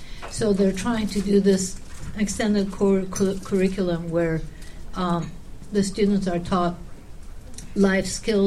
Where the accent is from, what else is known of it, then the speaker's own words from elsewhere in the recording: Turkey; now in Canada; I grew up in Turkey, but that was a long time ago.